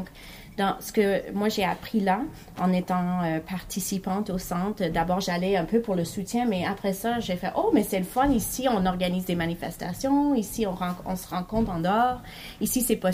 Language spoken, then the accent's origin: French; Montreal, Quebec, Canada; also born or lived in London / Toronto; Alors, je suis une Montréalaise surtout, mais j'ai grandi aussi à Londres puis à Toronto. Mon père est immigrant de la Norvège et ma mère est une Canadienne anglophone.